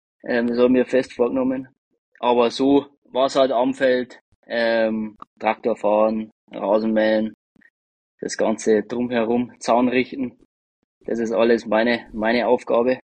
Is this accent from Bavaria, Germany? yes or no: yes; Deggendorf, Bavaria, Germany; ich komme aus Deckendorf, aber eigentlich fahrt man nochmal 15 Minuten dann zu mir von Deckendorf. Deswegen, ja, ich wohne schon wirklich im Wald